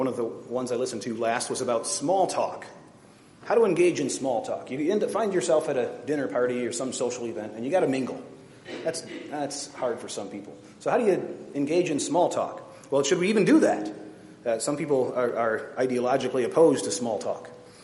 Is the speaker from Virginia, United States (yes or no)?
yes; Virginia, United States; I'm from Virginia, you're from Texas